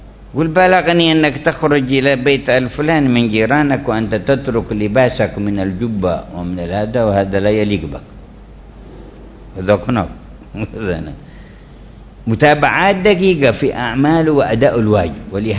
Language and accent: Arabic; Yemen; من بعض المناطق عندنا في اليمن